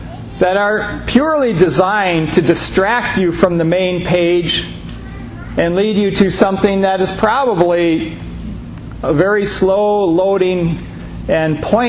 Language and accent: English; Mankato, Minnesota, United States; I was supposed to travel straight from my hometown of Mankato up to Ketchikan, Alaska.